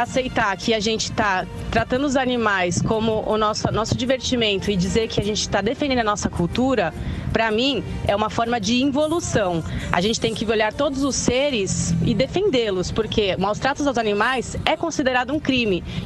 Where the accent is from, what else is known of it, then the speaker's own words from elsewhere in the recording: São Paulo, Brazil; eu sou de São Paulo.